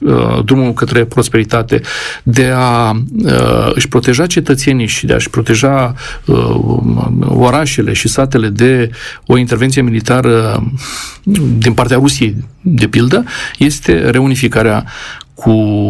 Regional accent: Romania; Aici, eu ca român care cunosc foarte bine istoria

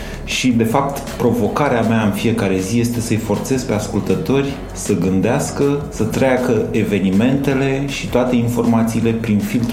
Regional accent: Oltenia, Romania; el o să consideră că eu sunt un oltean puțin serios

